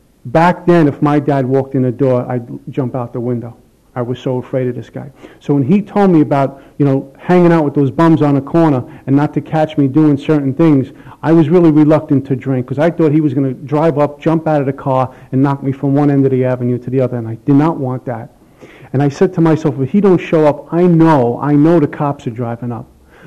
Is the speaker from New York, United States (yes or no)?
yes; Brooklyn, New York, United States; I grew up in Bensonhurst, Brooklyn.